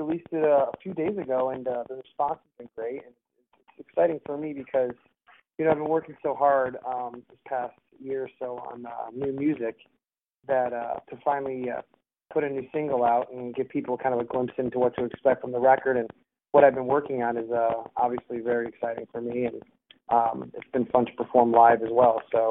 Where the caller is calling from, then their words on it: Los Angeles, California, United States; I'm calling from Los Angeles.